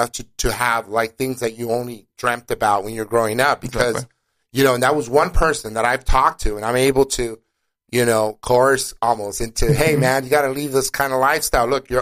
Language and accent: English; Lincoln Heights, United States; I grew up in a neighboring city in Lincoln Heights.